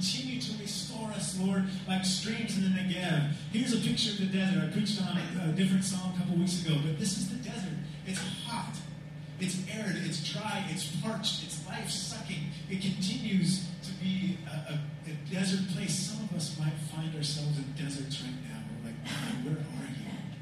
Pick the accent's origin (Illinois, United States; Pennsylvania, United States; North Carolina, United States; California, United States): California, United States; I'm from SoCal. I don't know anything about Santa Cruz.